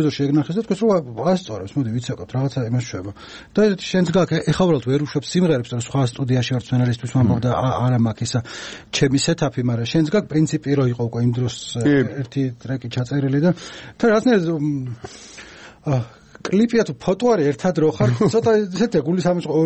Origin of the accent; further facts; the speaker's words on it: Tbilisi, Georgia; მე თორ ბაღდადთან თბილისელი ვარ, მაგრამ ეგი ფესვები იქ ამაქვს.